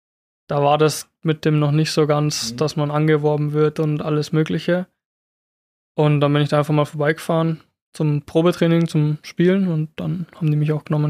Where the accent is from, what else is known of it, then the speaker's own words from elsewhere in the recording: Inzell, Bavaria, Germany; also born or lived in Leverkusen; aber aufgewachsen in Inzell.